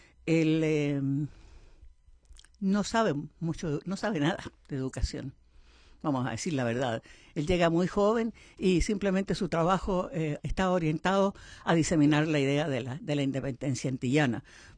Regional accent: Chile; él me pide que, como chilena, por favor le dé una conferencia en una clase graduada un sábado por la mañana.

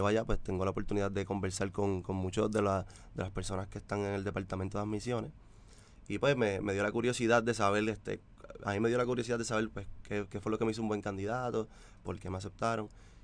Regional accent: Cidra, Puerto Rico; Sí, pues yo soy del pueblo de Sidra.

